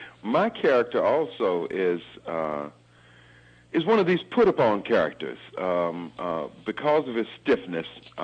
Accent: Berkeley, California, United States; moved away as an adult; also born or lived in New York; I'm actually from Berkeley, California. I had left there years ago, headed for New York. I was a theater teacher there.

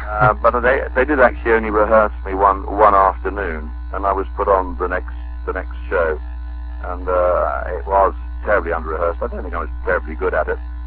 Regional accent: New Zealand; Well, I grew up in New Zealand

